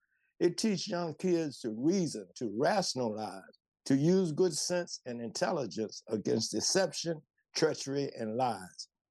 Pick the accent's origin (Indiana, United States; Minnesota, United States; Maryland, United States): Maryland, United States; Fairmont Heights; Yeah, I'm from Fairmont Heights. I'm right across the line.